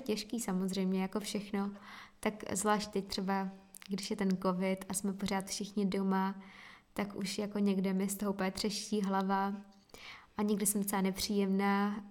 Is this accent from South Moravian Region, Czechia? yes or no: yes; Brno, South Moravian Region, Czechia; Je mi 24 let, jsem z Brna v podstatě.